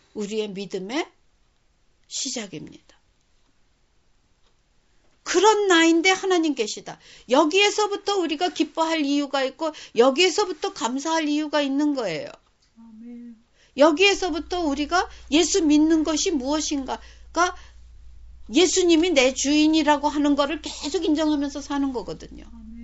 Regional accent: South Korea; now in Japan; 제가 일본에서 사는데, 일본 사람들이 얼굴을 보기엔 똑같지만 그 사람들이 이제 주위에서 다 내가 한국 사람인 거 알잖아요.

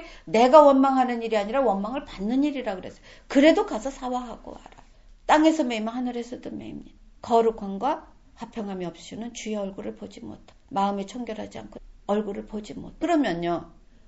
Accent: South Korea; moved away

